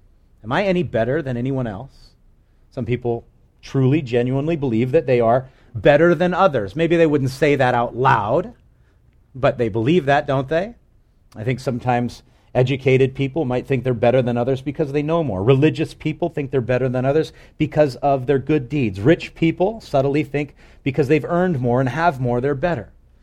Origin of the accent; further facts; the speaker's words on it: Wahiawa, Hawaii, United States; born there; I was born in Wahiwa, so I'm kind of from the ghetto.